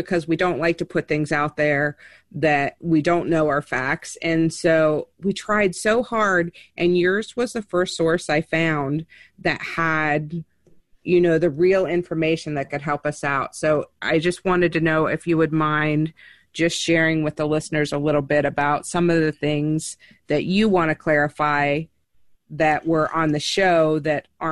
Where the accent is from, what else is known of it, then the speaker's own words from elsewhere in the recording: Ohio, United States; Because I'm from Ohio. We're just, we're completely honest about everything